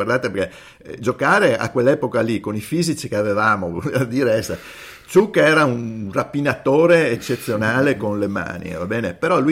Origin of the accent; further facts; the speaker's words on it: Padua, Veneto, Italy; Io sono cresciuto in patronato all'Arcella